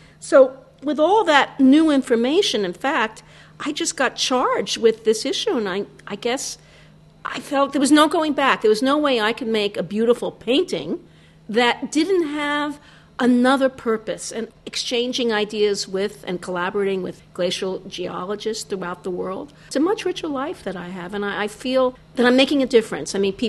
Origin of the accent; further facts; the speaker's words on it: Brooklyn, New York, United States; I'm a girl from Brooklyn, so I don't want to paint asphalt.